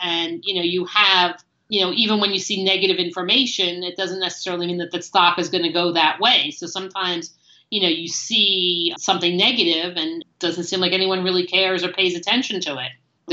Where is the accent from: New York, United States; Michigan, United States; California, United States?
New York, United States; Brooklyn; you know, I grew up in Brooklyn. I took a city bus.